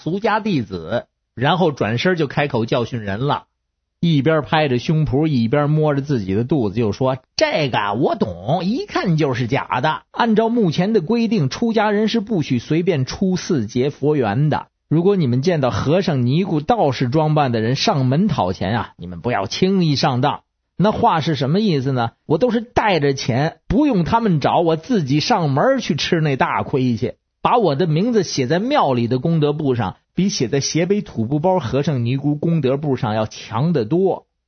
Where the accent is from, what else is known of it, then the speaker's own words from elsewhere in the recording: Beijing, China; 我是北京的